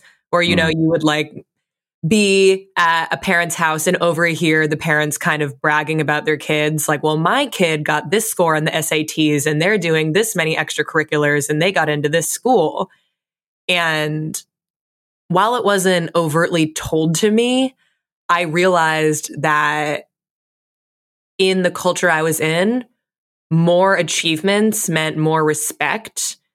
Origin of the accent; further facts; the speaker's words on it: Fairfield, Connecticut, United States; I grew up in Fairfield, Connecticut. So a very affluent town